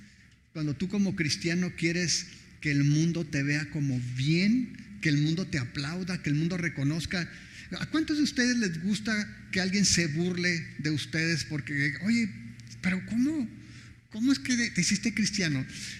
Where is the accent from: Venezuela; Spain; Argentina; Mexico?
Mexico; Ciudad Obregón, Sonora; soy de Obregón. En Obregón la gente casi ni se fija en nada.